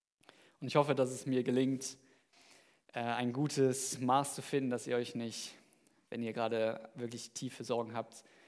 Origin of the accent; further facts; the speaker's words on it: Germany; ich komme aus Deutschland.